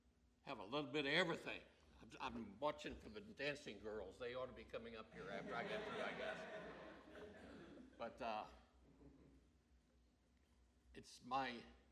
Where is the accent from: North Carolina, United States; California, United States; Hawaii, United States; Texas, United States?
Texas, United States; Nacogdoches; also born or lived in Lufkin; I was born in Lufkin, Texas. Raised in Nacogdoches, Texas. That's the oldest town in Texas.